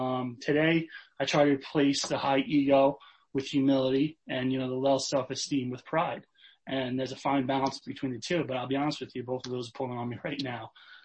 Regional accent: New York, United States; I grew up in Long Island, New York in a middle-class family as the youngest of three.

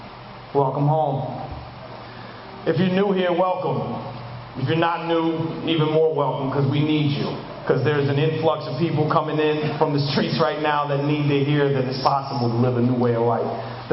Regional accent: Greenbelt, Maryland, United States; also born or lived in Washington, D.C.; I'm from Greenbelt, Maryland. It's this little shithole right outside of Washington, D.C., right inside the Capitol Beltway.

